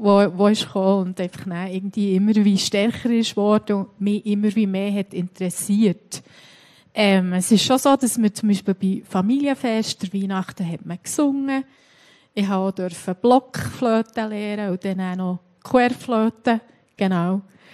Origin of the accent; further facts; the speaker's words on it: Niederwangen, Bern, Switzerland; Also, ich bin in Bern aufgewachsen und genauer gesagt bin ich in Niederwangen aufgewachsen.